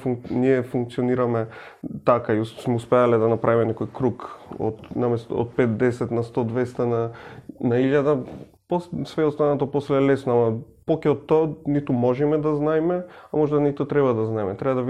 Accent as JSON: {"language": "Macedonian", "town": "Bitola", "region": "Pelagonia", "country": "North Macedonia", "lives_now": "Skopje, North Macedonia", "said": "јас полот времето и сум во Скопје, ама никош не сум осетил потреба да бидам во Скопје, пошто сум од Битола"}